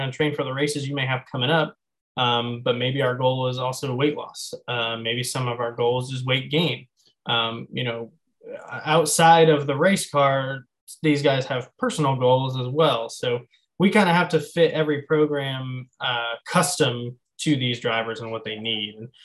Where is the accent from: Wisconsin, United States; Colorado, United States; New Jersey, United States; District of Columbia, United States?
New Jersey, United States; Wantage; born there; I was born in New Jersey, a small town called Wantage. And we would race around New York, Pennsylvania, a little bit in New Jersey.